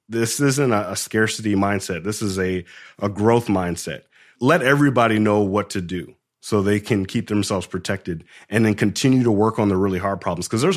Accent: Atlanta, Georgia, United States; I come from Atlanta. He comes from Baltimore.

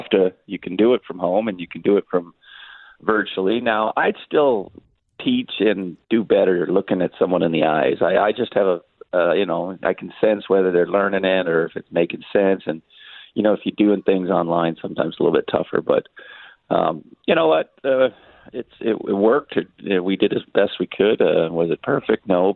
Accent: Montana, United States; I'm from Montana, so that's right.

